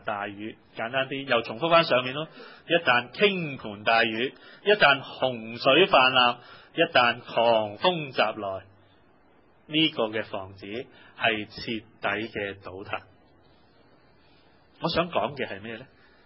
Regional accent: China; 我的人生会不会走回头走回条旧路，如果用我们中国人的说话。

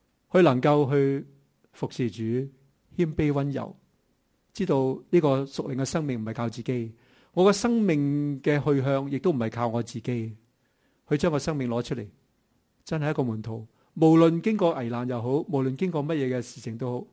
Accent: Hong Kong; 我们香港人都很自由，是吧？

